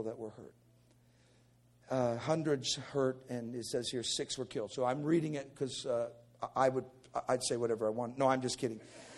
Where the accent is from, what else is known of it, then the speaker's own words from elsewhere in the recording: Arkansas, United States; also born or lived in Michigan; So now my folks live in Arkansas, and that's where I was raised. I was born in Michigan, but I'd lived in Arkansas my whole life. And I consider Arkansas my home.